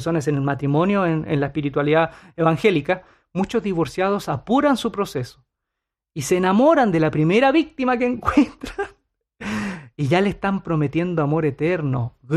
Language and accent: Spanish; Puerto Rico; Si hay un momento donde no te debes soltar, estoy hablando como puertorriqueño.